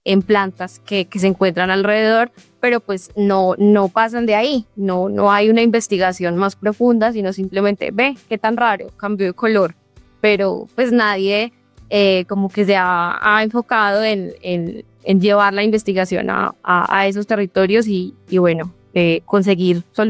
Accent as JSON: {"language": "Spanish", "town": "Yopal", "region": "Casanare", "country": "Colombia", "tie": "born or raised there", "also_born_or_lived": "Villavicencio", "said": "oriunda de los Llanos Orientales, nacida en Villavicencio Meta, criada en Yopal, Casanare, y crecí rodeada de cultivos de arroz."}